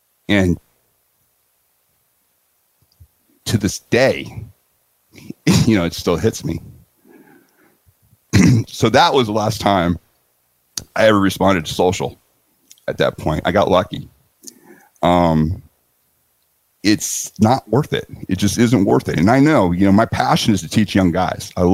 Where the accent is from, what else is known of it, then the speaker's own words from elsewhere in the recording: San Diego, California, United States; I'm feeling very comfortable in San Diego. It's my hometown.